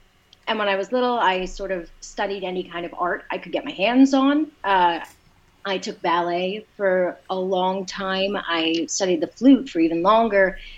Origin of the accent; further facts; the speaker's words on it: New York, United States; I am on that quest. I grew up in New York. My parents are both lovers of arts in many ways.